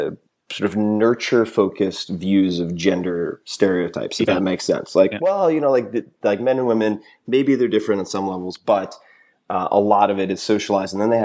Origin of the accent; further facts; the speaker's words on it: Long Island, New York, United States; I grew up on Long Island, then went to transferred to a boarding school, went to Princeton.